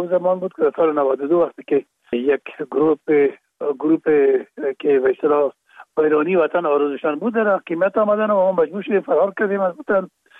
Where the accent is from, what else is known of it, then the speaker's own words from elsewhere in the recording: Kabul, Afghanistan; در کابل، شهید کابل به دنیا آمدیم. اصل ما ذکرخانه کابل است و خود ما چون پدر ما باز از ذکرخانه به شهید انتقال شدن، موجا در شهید کابل به دنیا آمده و موجا مکتب خواندیم